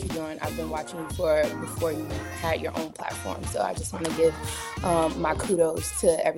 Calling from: Maryland, United States; I'm from Maryland.

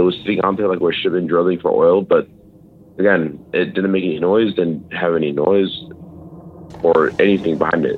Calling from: Idaho, United States; Yeah, so... Oh, from Idaho, actually. Idaho.

